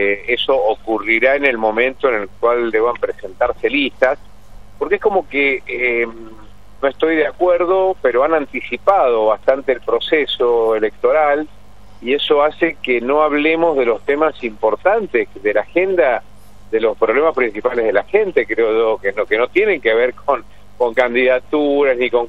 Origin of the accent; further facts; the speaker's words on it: Mendoza, Argentina; Así que ahí como mendocinos algún problema evidentemente tenemos.